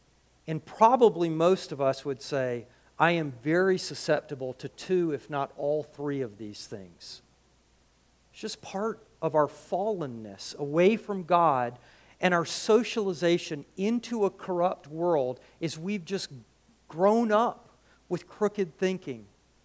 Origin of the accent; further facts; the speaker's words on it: United Kingdom; Sorry, like I'm British.